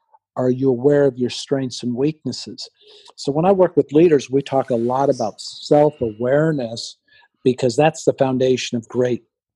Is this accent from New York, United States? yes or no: no; Seattle, Washington, United States; I'm from Seattle, and we see it with Seattle.